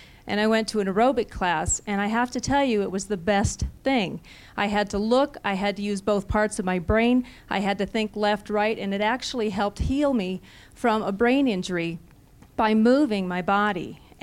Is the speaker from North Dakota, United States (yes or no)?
yes; Devils Lake, North Dakota, United States; I'm from Devil's Lake, North Dakota.